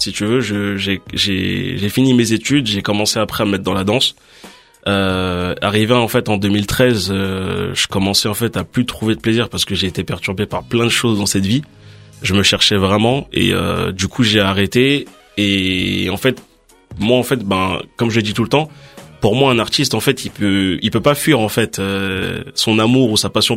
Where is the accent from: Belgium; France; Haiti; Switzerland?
France; Stains, Île-de-France; Stain, dans le 93.